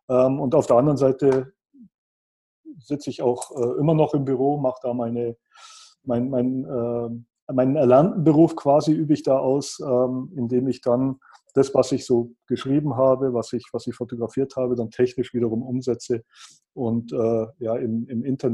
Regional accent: Bavaria, Germany; komme aus dem Allgäu, bin hier geboren, aufgewachsen und habe eigentlich fast mein gesamtes Leben auch hier verbracht, mit kurzen Unterbrechungen im Freisinger Land.

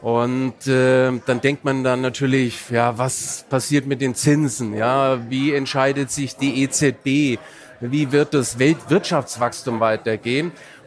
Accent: Brandenburg, Germany; ich bin ja Brandenburger

